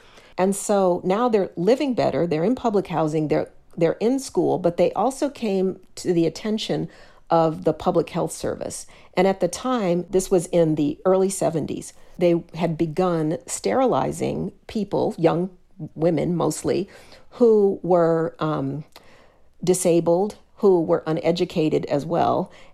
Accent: Denver, Colorado, United States; I was raised in Denver, which is the Mile High City.

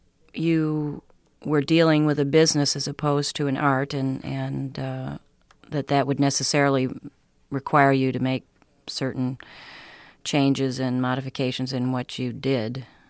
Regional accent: Wisconsin, United States; I consider myself a pretty hip person, not because I came from Wisconsin, but I mean, when I lived there, I thought I was real liberal and hip

